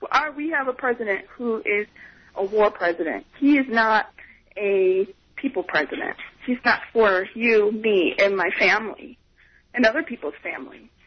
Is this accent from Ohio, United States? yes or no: yes; Cleveland, Ohio, United States; I'm from Cleveland, and my uncle has been out of work for 6 years in Cleveland.